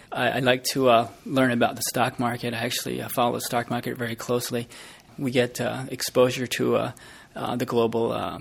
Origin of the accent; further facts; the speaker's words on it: New Jersey, United States; now in Hawaii, United States; I'm originally from New Jersey. I was working in the IT industry as a local area network engineer before I came out to Hawaii.